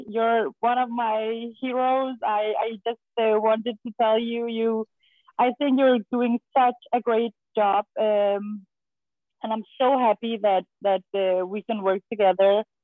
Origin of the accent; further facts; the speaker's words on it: Iran; I was born in Iran after the revolution in Iran. I was born in 82